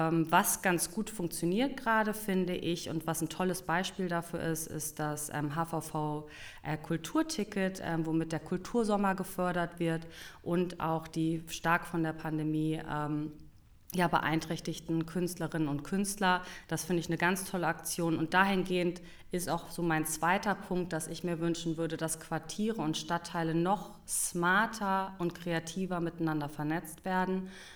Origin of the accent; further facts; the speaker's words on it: Hameln, Lower Saxony, Germany; now in Hamburg, Germany; Wie gesagt, ich komme ursprünglich aus Hameln, habe mal das sauberste Hochdeutsch gesprochen, aber ich glaube, das hat sich mit den Jahren auch schon ein bisschen verändert.